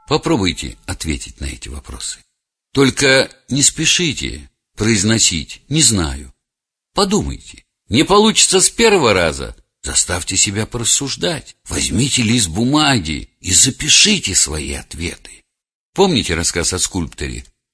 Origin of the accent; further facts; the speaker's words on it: Leningrad, Saint Petersburg, Russia; Я уже говорил, что детство провел в Ленинграде. И первые 5 лет, блокадный Ленинград, мороз, холод, у меня были отмороженные руки и ноги.